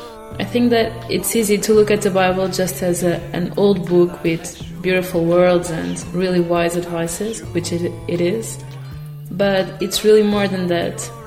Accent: Lisbon, Portugal; English is a second language; And I'm Portuguese from Lisbon.

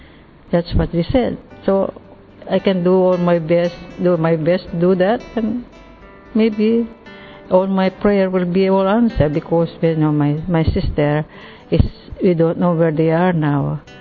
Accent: Philippines; English is a second language; I am from the Philippines.

